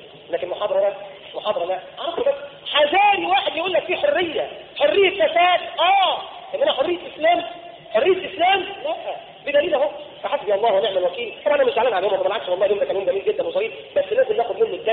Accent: Egypt; أنا مصري وأحب مصر وأحب بلدي

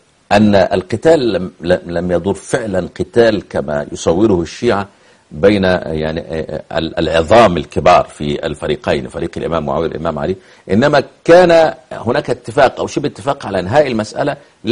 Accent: Upper Egypt, Egypt; العائلات عندنا في الصعيد.

